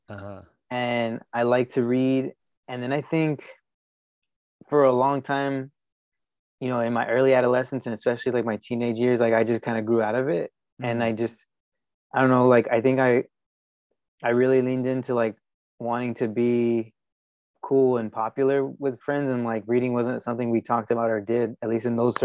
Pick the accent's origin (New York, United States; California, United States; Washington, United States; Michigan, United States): California, United States; Pomona; Yeah, I guess technically it is. It's like a suburb of LA, but it's the furthest tow